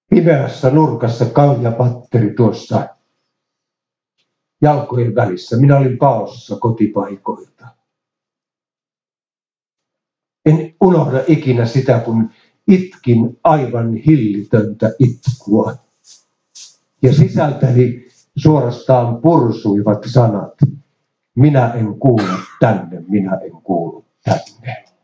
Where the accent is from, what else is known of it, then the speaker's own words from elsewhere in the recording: Ylistaro, South Ostrobothnia, Finland; born there; minun synnyin paikkakunnallani Ylistarossa